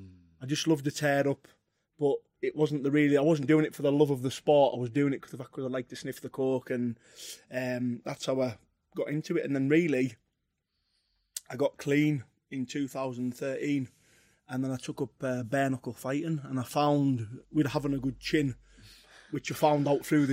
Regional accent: Harraby, North West England, United Kingdom; Yeah, I mean, where I'm from, Harraby, it was really rough when I was young. It was really rough.

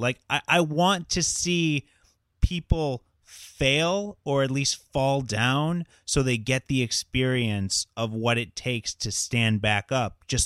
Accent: Detroit, Michigan, United States; as you know, I grew up just outside of Detroit. I grew up in the suburbs, and I grew up there at a time where you just kind of knew that you didn't go past 8 Mile because it was a very depressed area.

